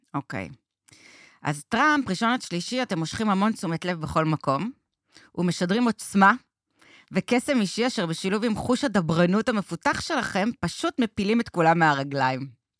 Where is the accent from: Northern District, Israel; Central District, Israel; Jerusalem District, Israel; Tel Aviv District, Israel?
Central District, Israel; Salit; במושב סלעית אני נולדתי. זה קצת התנחלות. זה, כן, זה כזה ליד כוכב יאיר כזה.